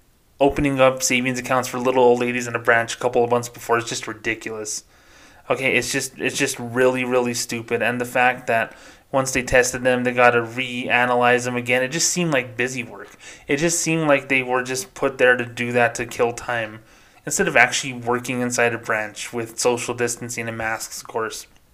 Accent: Socorro, New Mexico, United States; near my hometown of Socorro, New Mexico, in Belen, New Mexico

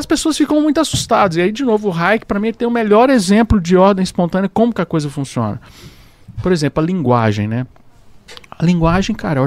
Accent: Goiás, Brazil; A gente lá no Goiás não combina.

